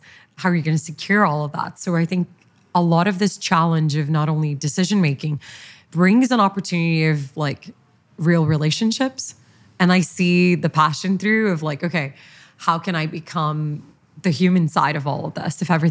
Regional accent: Brazil; Like I'm from Brazil, and when I look at like open finance today in Brazil

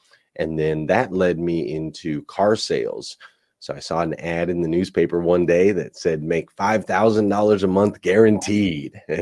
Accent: Flagstaff, Arizona, United States; So I grew up in Flagstaff, Arizona. That's where I spent most of my years, very early years. My dad was in the military.

